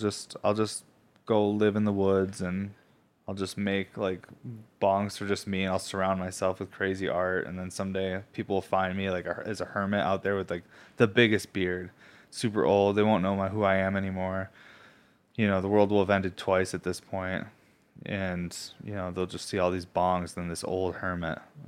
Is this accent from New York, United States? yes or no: yes; New York, United States; I'm not even from Pennsylvania. I'm from upstate New York, but we're all kind of one.